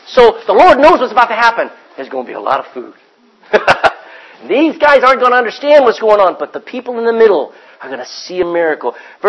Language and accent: English; Texas, United States; I didn't even know where Ireland was. I grew up in Texas. Texans don't care about any place else but Texas.